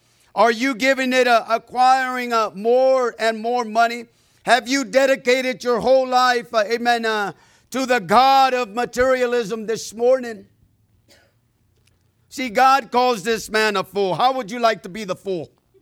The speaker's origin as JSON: {"language": "English", "country": "Mexico", "lives_now": "United States", "said": "I'm an immigrant. I came from Mexico. We come here. We work hard."}